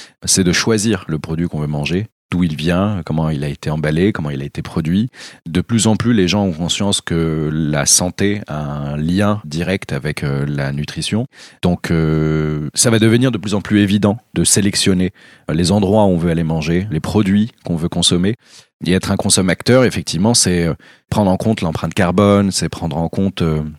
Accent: Morocco; Je suis né au Maroc, j'ai grandi au Maroc, surtout autour de bonnes tables.

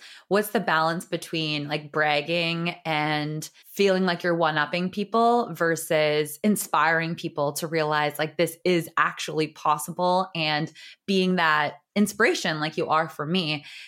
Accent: Canada; As a Canadian growing up in North America, that is definitely the default state of your life ends now and it's no longer about you.

